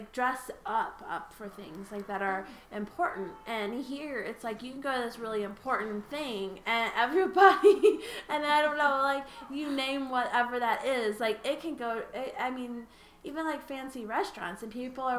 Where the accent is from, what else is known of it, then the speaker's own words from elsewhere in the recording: Louisiana, United States; now in Fort Collins, United States; And we live in Fort Collins, Colorado, which is, like, the most casual place.